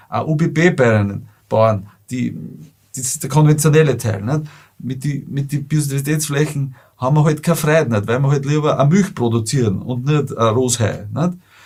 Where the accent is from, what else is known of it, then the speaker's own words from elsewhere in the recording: Lower Austria, Austria; wo ich herkomme, westliches Niederösterreich, Wahlkreis Mostviertel